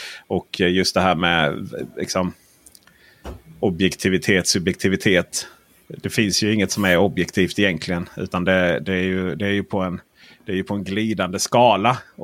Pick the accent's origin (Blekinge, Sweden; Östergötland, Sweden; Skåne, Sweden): Blekinge, Sweden; Men fan, jag är från Blekinge.